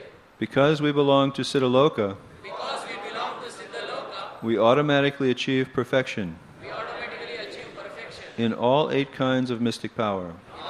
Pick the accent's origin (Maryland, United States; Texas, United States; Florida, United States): Florida, United States; Alachua; I'm from Alachua, Florida. Everyone hears about Alachua, right?